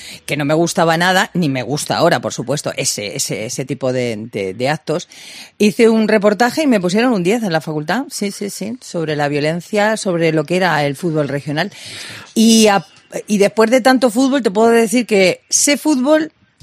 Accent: Madrid, Community of Madrid, Spain; soy del barrio del Pilar

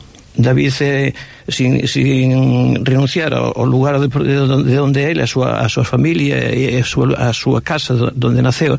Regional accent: Piñeira, Galicia, Spain; pois gano cheo porque eu son do Alto dos Pinos, ou seja, son de Piñeira

